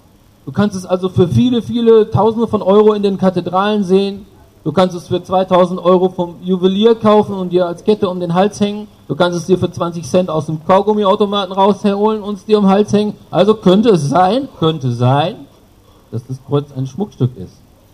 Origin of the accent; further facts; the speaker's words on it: Bielefeld, North Rhine-Westphalia, Germany; Ich komme hier aus Nordrhein-Westfalen, ein bisschen weiter Richtung Osten, Großraum Bielefeld, ja, beim aktuellen Bundesliga-Absteiger Paderborn und beim Aufsteiger Arminia Bielefeld. Das ist so meine Heimat. Und ich bin verheiratet, habe zwei Kinder